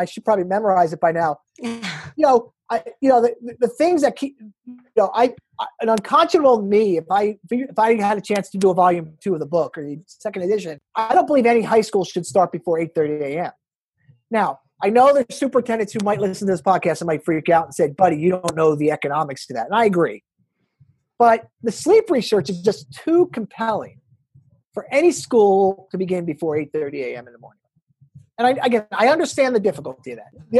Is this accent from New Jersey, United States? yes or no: yes; New Jersey, United States; I am from New Jersey. I'm a huge